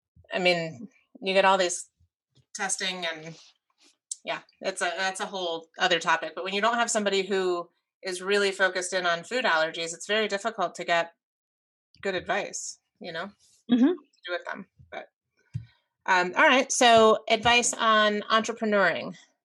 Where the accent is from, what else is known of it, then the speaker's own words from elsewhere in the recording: Maryland, United States; I would really like to have a crab again because I am from Maryland and I miss it.